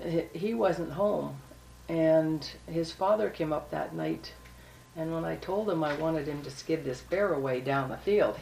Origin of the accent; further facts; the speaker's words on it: Seattle, Washington, United States; That's right. I was born and raised in Seattle, and we met the day the World's Fair opened in 62, April 21st, 62.